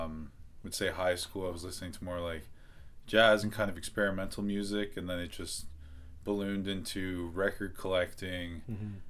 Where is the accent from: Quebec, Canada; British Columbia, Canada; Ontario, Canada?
Ontario, Canada; Kitchener-Waterloo; I grew up in the KW area, born and bred in Kitchener-Waterloo.